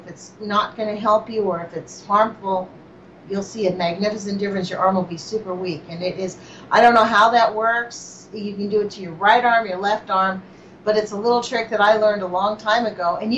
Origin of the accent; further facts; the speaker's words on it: West Coast, United States; I'm from the West Coast